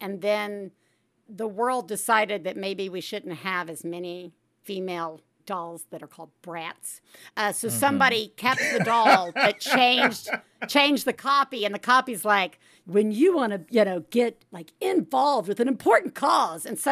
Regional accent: Alabama, United States; I am from Alabama.

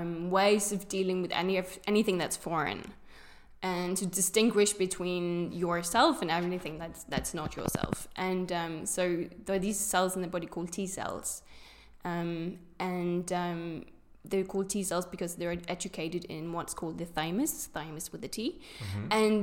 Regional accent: Capital Region of Denmark, Denmark; now in Israel; I'm from Denmark. I grew up a little bit outside of Copenhagen. And I am in Israel because I'm doing my PhD here in biology.

